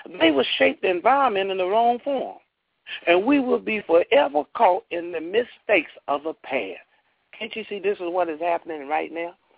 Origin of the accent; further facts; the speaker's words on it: Brooklyn, New York, United States; I'm from Brooklyn, New York, and I'm a good friend of Imam Alpha Muhammad